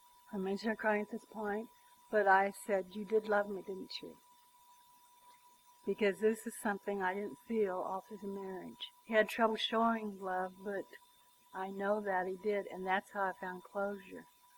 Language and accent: English; McCook, Nebraska, United States; born there; I was born in McCook, Nebraska, to a farmer.